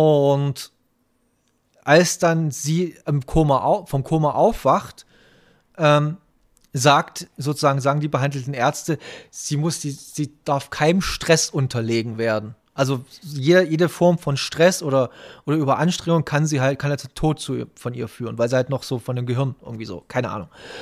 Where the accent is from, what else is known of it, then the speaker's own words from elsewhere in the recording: Germany; born there; ich bin kein richtiger DDR-Bürger, ich bin halt in der DDR geboren.